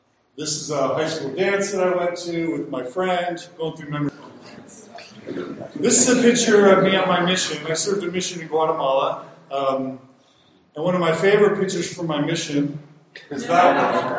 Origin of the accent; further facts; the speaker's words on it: Texas, United States; now in Logan, United States; which is where I live now. Interestingly enough, I was raised in Texas, which is a state in the United States. But I ended up moving back to Cache Valley